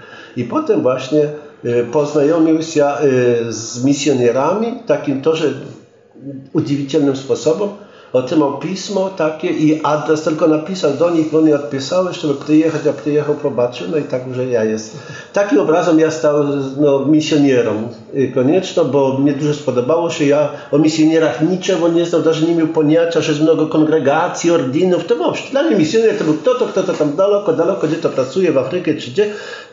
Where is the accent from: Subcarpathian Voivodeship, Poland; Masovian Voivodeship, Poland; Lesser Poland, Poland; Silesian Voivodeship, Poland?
Subcarpathian Voivodeship, Poland; ja pochodzę z rodziny sielańskiej, z Podkarpacia, z Polski